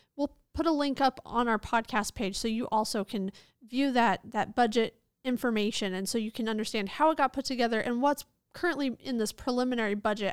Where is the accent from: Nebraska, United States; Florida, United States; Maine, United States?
Nebraska, United States; Well, I think growing up in Western Nebraska, it is tradition to go to South Dakota for a family vacation.